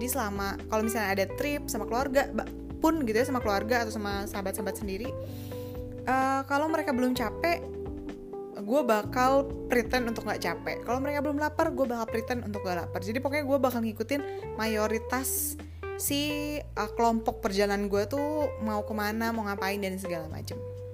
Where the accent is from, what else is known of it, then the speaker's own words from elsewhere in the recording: Bandung, West Java, Indonesia; kayak dari Bandung juga ya, gue juga dari Bandung loh